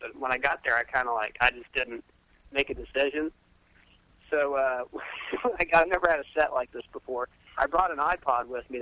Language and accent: English; Midwest, United States; I'm good either way because, like, I'm from the Midwest. So I was rooting for the Colts.